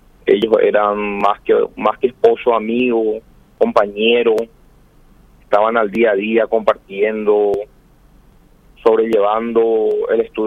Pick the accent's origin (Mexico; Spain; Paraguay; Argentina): Paraguay; como todo paraguayo